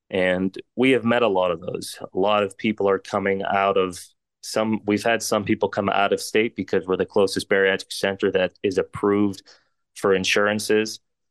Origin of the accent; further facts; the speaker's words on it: Pennsylvania, United States; So yeah, I actually grew up in Westmoreland County. There was a hospital system in Jeannette, that was called Mansour Hospital. That's where I was born. My family, my background, they're from Syria mostly.